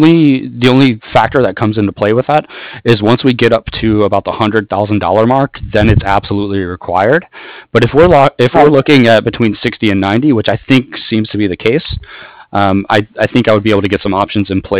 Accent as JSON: {"language": "English", "town": "San Francisco", "region": "California", "country": "United States", "lives_now": "San Diego, United States", "said": "Oh, I'm from San Francisco."}